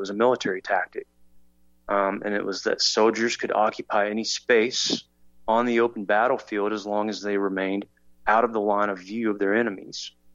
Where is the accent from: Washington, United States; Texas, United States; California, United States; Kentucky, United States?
Kentucky, United States; A little bit about me. … from Kentucky.